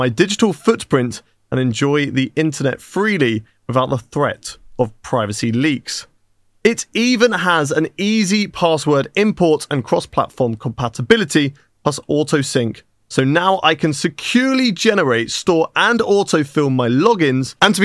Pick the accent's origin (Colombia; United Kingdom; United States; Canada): United Kingdom; should always be a race in Britain, but then that's the biasness in me that wants the track still in my home country.